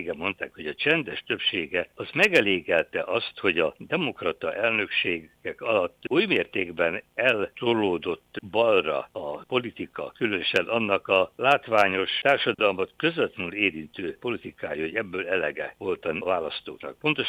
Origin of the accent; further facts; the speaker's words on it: Transylvania, Romania; én is itt Magyarországon, vagy Romániában, Erdélyben, ugye úgy nőttünk föl egy kommunista diktatúrában